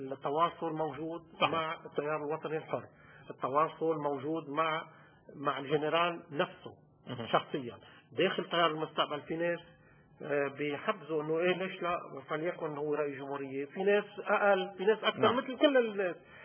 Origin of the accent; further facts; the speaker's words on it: Lebanon; هيدا واجباتنا نحن كلبنانيين تجاه اي لاجئ موجود على ارضنا اي نازح موجود على ارضنا